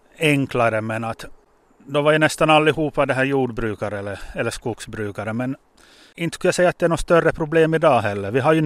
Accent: Finland; Vi är finländare det här åt. Och som finländare är vi vana att samarbeta.

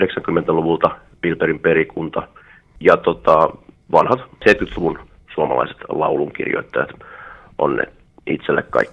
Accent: Vaasa, Ostrobothnia, Finland; vaikka me ei enää asuta Vaasassa, niin bändi on Vaasasta lähtöisin. Meillä oli treeni siellä viime vuoteen asti ja sieltä ollaan kaikki kotoisin.

